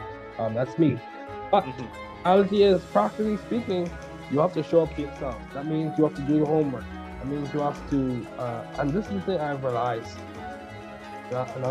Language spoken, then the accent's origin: English; Bahamas; I'm from Bahamas, so we say things a little differently